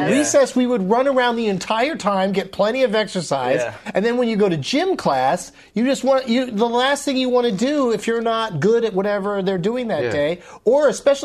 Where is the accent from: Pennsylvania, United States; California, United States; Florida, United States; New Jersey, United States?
California, United States; San Diego; San Diego, yeah.